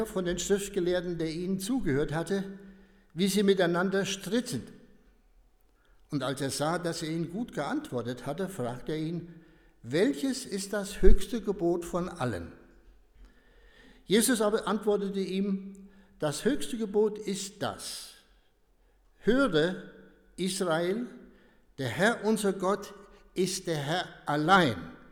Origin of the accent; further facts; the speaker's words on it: Reiskirchen, Hesse, Germany; Ich stamme nämlich hier aus der Gegend, Reiskirchen, wenn euch das was sagt.